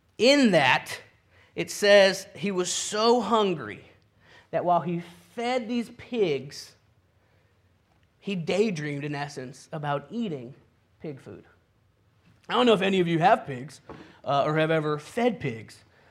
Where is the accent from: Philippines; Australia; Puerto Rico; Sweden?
Puerto Rico; I can think back to my younger years growing up in Puerto Rico, and I can think of some mistakes that I've made.